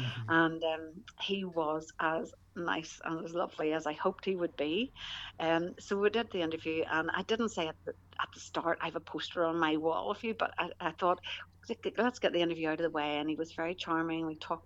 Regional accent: Lisburn, Northern Ireland, United Kingdom; I'm from Lisburn, so Lisna Garvey, one of the best hockey clubs in all of Ireland on my doorstep here.

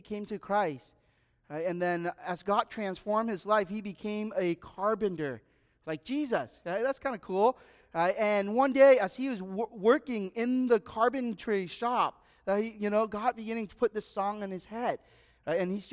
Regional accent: Vietnam; growing up in Vietnam, right, I used to be dragged by my mom to buy fish at the market, right, for food.

